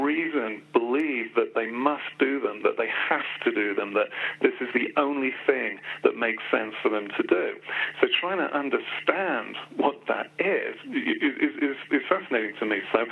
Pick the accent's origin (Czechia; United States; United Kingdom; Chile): United Kingdom; Birmingham, West Midlands; born there; I was born in Birmingham, England